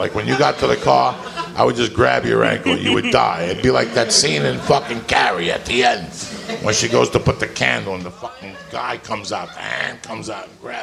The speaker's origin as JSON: {"language": "English", "region": "New Jersey", "country": "United States", "tie": "born or raised there", "said": "when I was a kid, I was growing up in Jersey."}